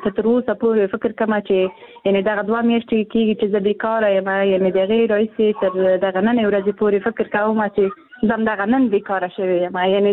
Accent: Afghanistan; زه پښیمانه یم چې زه په افغانستان کې پیدا شوی یم زه د افغانستان یوه جلی یم

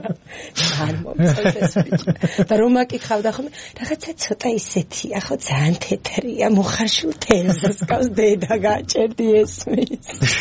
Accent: Imereti, Georgia; მე თვითონ იმერელი ვარ

